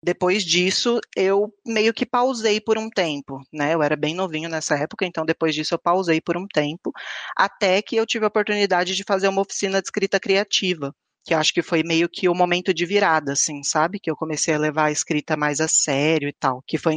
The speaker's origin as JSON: {"language": "Portuguese", "town": "Campinas", "region": "São Paulo", "country": "Brazil", "said": "eu moro no interior de São Paulo, sou campineiro"}